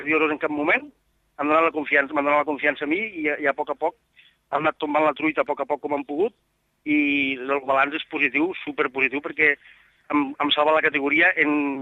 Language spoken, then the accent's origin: Catalan; L'Ampolla, Catalonia, Spain; estic molt content pel Camarles i per l'Ampolla, que és el meu poble